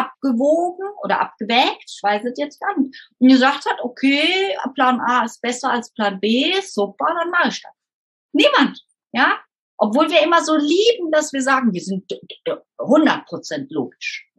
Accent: Rhineland, Germany; Ich bin Rheinländerin, ich feiere irgendwie das Leben

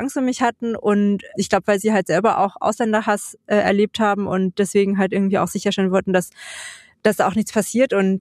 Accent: Dresden, Saxony, Germany; also born or lived in Freital; bin ich dann 92 in Dresden zur Welt gekommen, als allererstes Kind von den beiden, von drei Kindern. Und wir sind damals, also ich glaube, mein erstes Lebensjahr habe ich in Freital verbracht. Später sind wir dann nach Dresden gezogen.

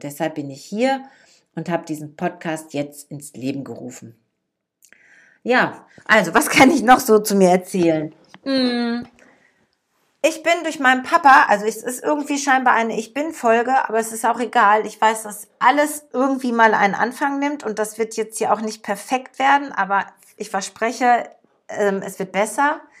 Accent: Dortmund, North Rhine-Westphalia, Germany; moved away as an adult; Ich bin 1964 in Dortmund im Ruhrgebiet auf die Welt gekommen und darauf war ich immer stolz. Ich bin ein Kind des Ruhrgebiets. Mein Herz schlägt auch nach wie vor dafür. Mittlerweile wohne ich aber schon seit 17 Jahren in Niedersachsen.

